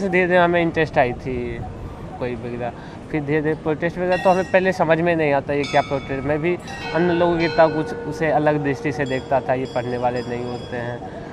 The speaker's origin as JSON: {"language": "Hindi", "town": "Begusarai", "region": "Bihar", "country": "India", "lives_now": "Varanasi, India", "said": "मेरा अस्थाई पता मैं बेगूसराय बिहार से आ रहा हूँ और मैं साधारण परिवार से हूँ"}